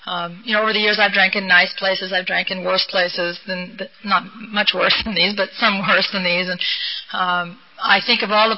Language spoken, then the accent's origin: English; Newport Beach, California, United States; I grew up in Newport Beach